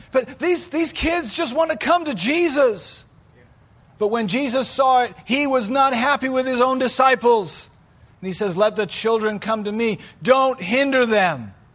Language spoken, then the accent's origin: English; United Kingdom; I'm British. We're masters at sarcasm